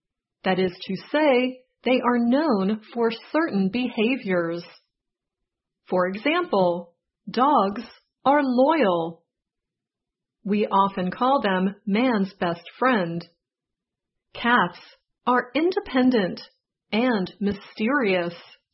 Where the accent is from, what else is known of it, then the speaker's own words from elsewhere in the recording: West Virginia, United States; Where I grew up in West Virginia, people might call something really fun a hoot.